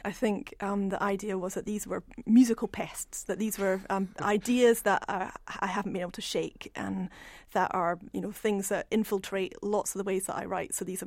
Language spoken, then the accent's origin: English; Edinburgh, Scotland, United Kingdom; I grew up in Edinburgh